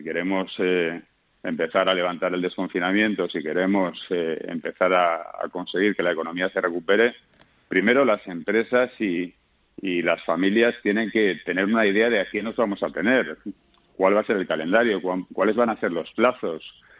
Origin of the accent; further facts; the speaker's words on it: Valencian Community, Spain; estoy casi 40 días de confinamiento en Castellón, en mi pueblo, que es, bueno, donde tengo toda mi familia